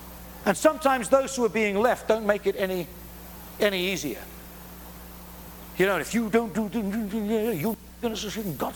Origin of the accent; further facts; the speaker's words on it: Scotland, United Kingdom; You know, I'm Scottish so deep back into the darkest corners of the glens.